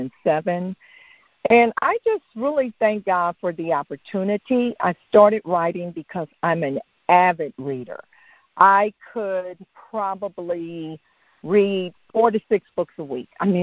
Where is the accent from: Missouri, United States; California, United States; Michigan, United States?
Missouri, United States; St. Louis; I am from St. Louis in the Midwest, the gateway to the arch.